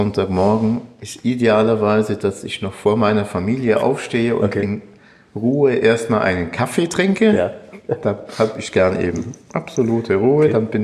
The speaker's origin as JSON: {"language": "German", "town": "Fürstenfeldbruck", "region": "Bavaria", "country": "Germany", "said": "ich komme aus der Nähe von München, aus Fürstenfeldbruck"}